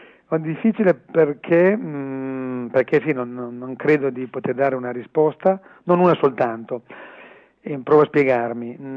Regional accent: Emilia-Romagna, Italy; in chiave autobiografica, appunto, cioè, quindi in questo caso diciamo come emiliano romagnolo

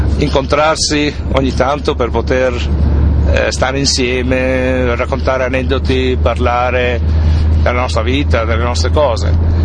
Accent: Ravenna, Emilia-Romagna, Italy; io sono di Ravenna, credo che si senta anche dalla pronuncia.

